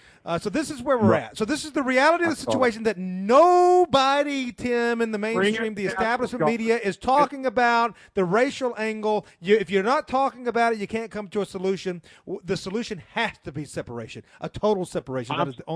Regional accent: Memphis, Tennessee, United States; All right, so I grew up in, I was born and raised in Memphis, so I speak jive, as they say in the movie Airplane.

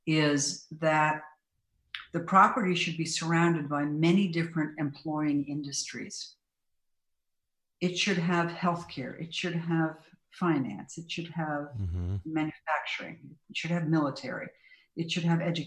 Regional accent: California, United States; So let's take Silicon Valley, my hometown, as an example.

